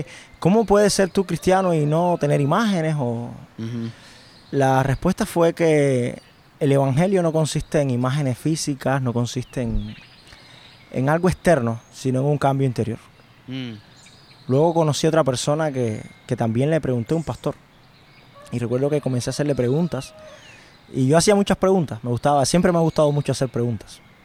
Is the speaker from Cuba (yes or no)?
yes; Sagua la Grande, Villa Clara, Cuba; also born or lived in Havana; Soy del municipio de Sagua la Grande, en la provincia de Villa Clara. Y tengo exactamente ahora 27 años. Yo inicialmente viví en Sagua la Grande. Viví en Sagua hasta alrededor de la secundaria